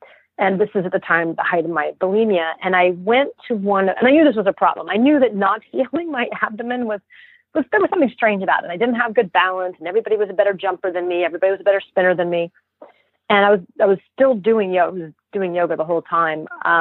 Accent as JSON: {"language": "English", "town": "Santa Fe", "region": "New Mexico", "country": "United States", "tie": "born or raised there", "said": "I grew up in Santa Fe, New Mexico, in a solar home off the grid, and we didn't have very good TV reception."}